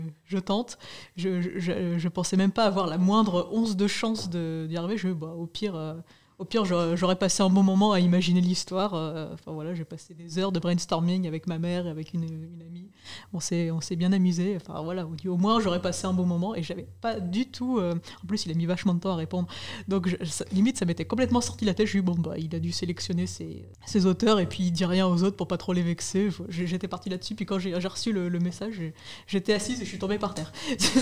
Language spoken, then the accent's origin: French; Paris, Île-de-France, France; born there; Je suis parisienne aussi de naissance